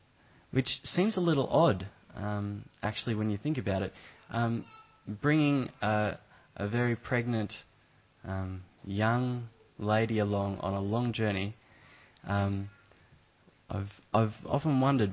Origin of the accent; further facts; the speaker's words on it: Victoria, Australia; I come from South Gippsland, so it's dairy country, but there's a fair bit of sheep around there too.